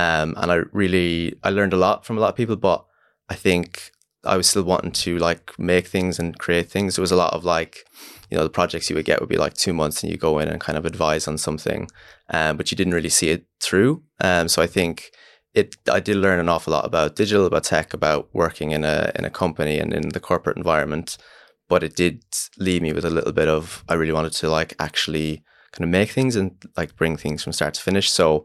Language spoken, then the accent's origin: English; Ireland; I'm obviously Irish.